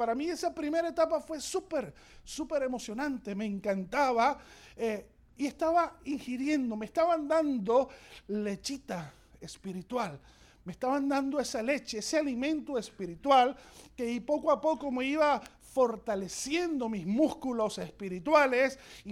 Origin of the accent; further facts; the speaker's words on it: Venezuela; Cuando yo estudié veterinaria hace muchos años en mi país, en Venezuela